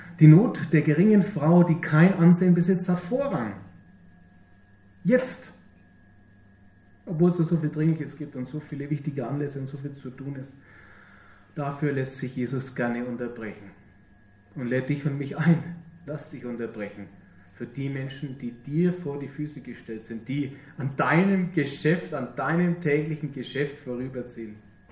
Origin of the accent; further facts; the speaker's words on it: Germany; Wir doch vor allem als Deutsche, als Schwaben und Franken, wir wissen doch, wie man sowas macht.